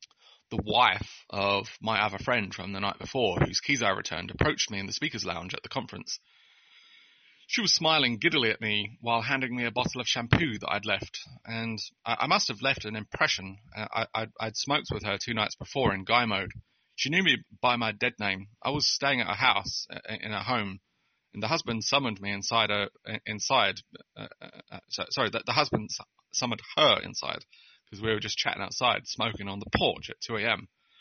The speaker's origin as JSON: {"language": "English", "region": "England", "country": "United Kingdom", "said": "I'm in England now. I've just teleported to my home country."}